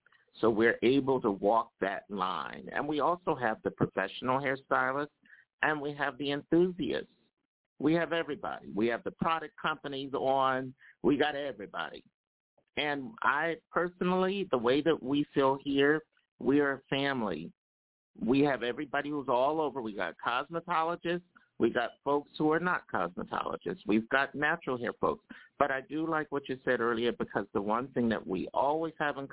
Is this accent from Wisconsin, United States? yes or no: no; New Jersey, United States; also born or lived in Philadelphia / Irvington; now in New York, United States; I'm from northern New Jersey, too, even though I was born in Philly and live here in New York. I also lived in Irvington, New Jersey